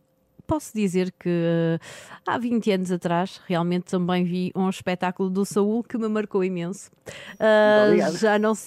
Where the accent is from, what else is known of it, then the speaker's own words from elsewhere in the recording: Porto, Norte, Portugal; aliás, eu sou do Porto, não é?